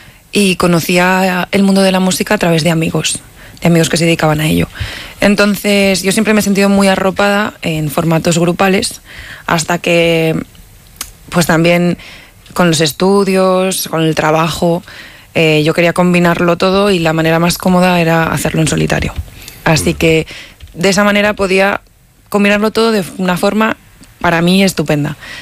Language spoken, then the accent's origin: Spanish; Palencia, Castile and León, Spain; Yo soy de aquí de Palencia.